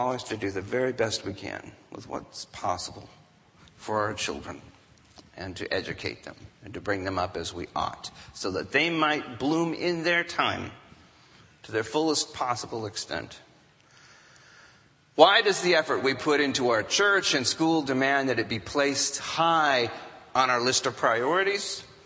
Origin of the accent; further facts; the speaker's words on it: California, United States; It is not the people who controlled it in the Charlie Brown era that I grew up in the California public school system.